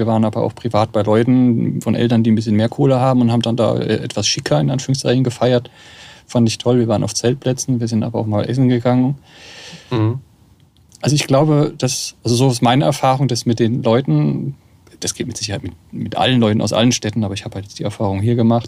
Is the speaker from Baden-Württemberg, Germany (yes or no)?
yes; Mannheim, Baden-Württemberg, Germany; Als Mannheimer darf man öffentlich nicht sagen, dass man Ludwigshafen mag.